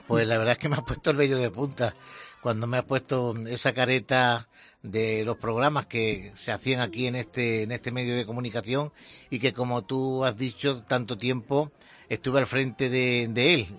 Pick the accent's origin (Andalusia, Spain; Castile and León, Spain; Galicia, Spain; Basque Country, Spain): Andalusia, Spain; Torredonjimeno; now in Jaén, Spain; Aquí en Jaén, yo soy de Torredón Jimeno, como tú muy bien has dicho, pero llevo más de la mitad de mi vida viviendo en Jaén